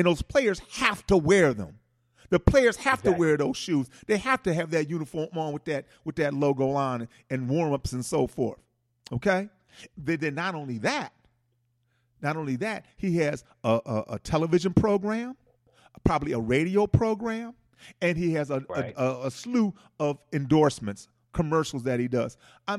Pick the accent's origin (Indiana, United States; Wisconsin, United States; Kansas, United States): Wisconsin, United States; Milwaukee; now in Atlanta, United States; I'm from Milwaukee, although I live here in Atlanta. I'm from Milwaukee.